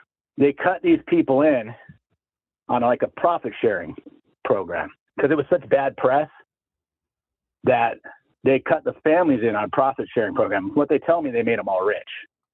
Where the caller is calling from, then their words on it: Idaho, United States; Yeah, it's … from Idaho.